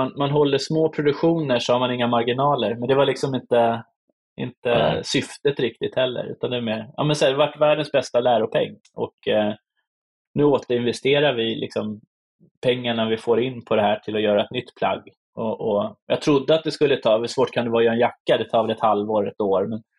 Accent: Sweden; Men jag är svensk.

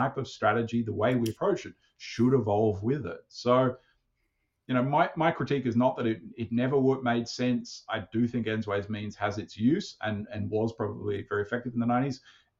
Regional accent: Australia; this is kind of my, as an Australian outsider's attempt to say

